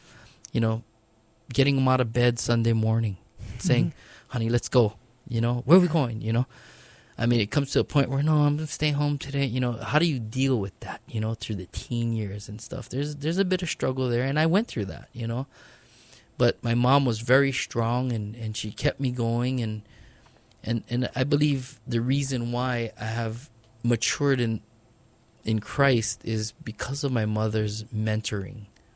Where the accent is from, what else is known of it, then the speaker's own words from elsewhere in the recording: Honolulu, Hawaii, United States; You know, growing up in Kuhi Park Terrace area, we actually lived up in the valley, but you know, downtown was a pretty rough area.